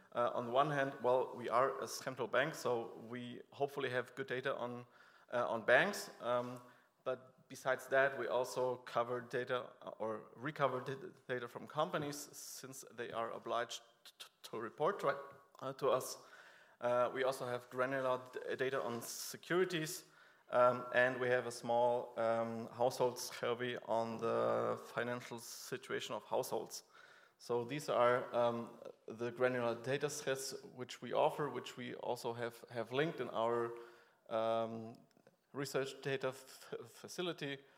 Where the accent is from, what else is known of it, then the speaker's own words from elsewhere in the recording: Germany; English is a second language; also born or lived in Poland; But since I'm German and I was born in Poland, I'm suffering twice these days, so be very kind.